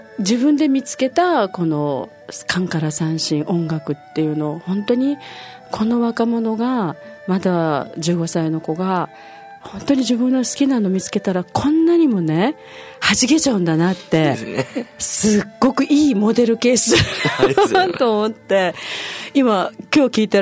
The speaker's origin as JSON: {"language": "Japanese", "region": "Okinawa", "country": "Japan", "said": "私はね沖縄出身のうちなんじゃないんですね"}